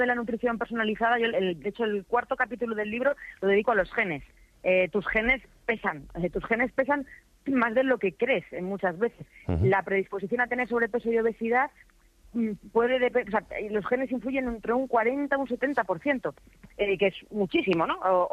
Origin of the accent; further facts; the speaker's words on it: Castilla-La Mancha, Spain; yo es que soy manchega, claro.